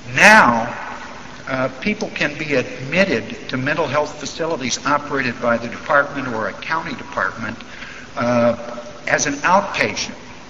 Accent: Rice Lake, Wisconsin, United States; I'm from Rice Lake.

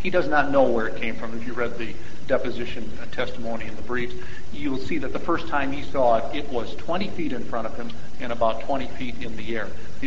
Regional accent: Hartford, Wisconsin, United States; I'm from Hartford, Wisconsin.

